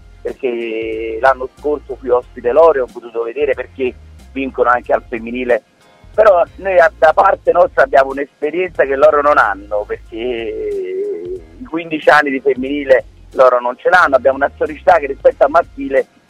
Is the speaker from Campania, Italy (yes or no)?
yes; Naples, Campania, Italy; Sono napoletano, io lo considero il più forte giocatore di tutti i tempi